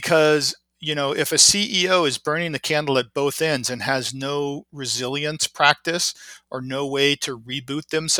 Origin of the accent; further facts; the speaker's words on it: Seattle, Washington, United States; I'm from Seattle. I'm biased.